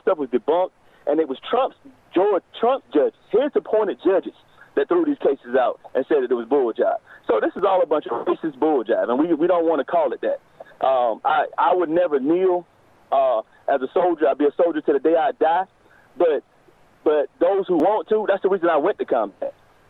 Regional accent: North Carolina, United States; So I'm from North Carolina.

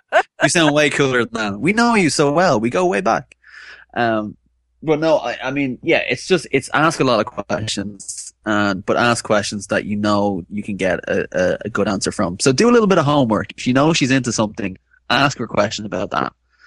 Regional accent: Ireland; I'm Irish and I'm in America. That's laughing. But here it's not so easy because I'm in Ireland.

